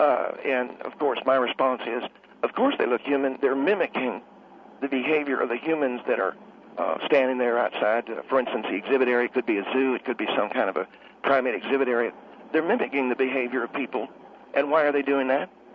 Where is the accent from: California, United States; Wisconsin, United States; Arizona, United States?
Arizona, United States; Scottsdale; I can remember going into my very first dentist when I was a little boy growing up in Scottsdale, Arizona.